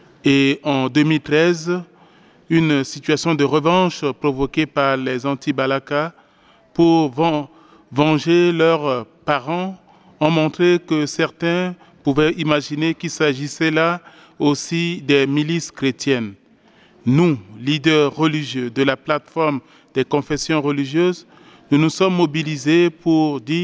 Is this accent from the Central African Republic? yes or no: yes; Central African Republic; les questions qui prévaut encore chez nous en République centrafricaine.